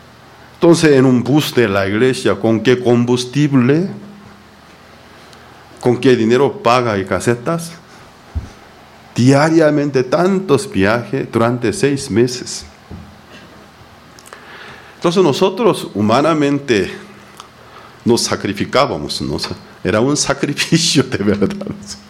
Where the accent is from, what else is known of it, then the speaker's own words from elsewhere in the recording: South Korea; Spanish is a second language; Aunque los políticos de mi país, Corea del Sur, mi país de origen, también son irresponsables